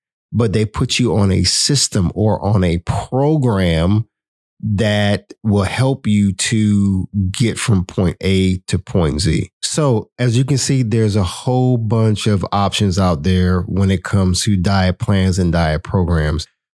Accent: Miami, Florida, United States; I love fish. I grew up in Miami. I grew up eating fresh fish all the time.

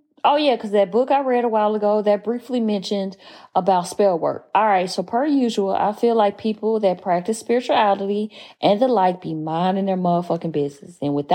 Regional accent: Southern US, United States; well, I know I'm a Southerner

